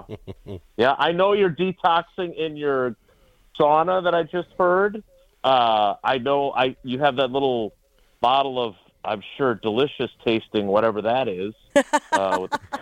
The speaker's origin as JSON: {"language": "English", "town": "Milwaukee", "region": "Wisconsin", "country": "United States", "tie": "born or raised there", "said": "when he was doing the commercials for them in my youth growing up in Milwaukee"}